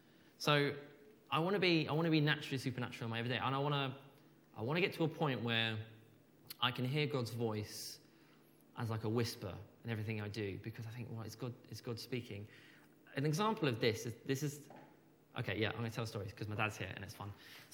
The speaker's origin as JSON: {"language": "English", "town": "Havant", "region": "South East England", "country": "United Kingdom", "tie": "born or raised there", "said": "I grew up in Asda and Havant."}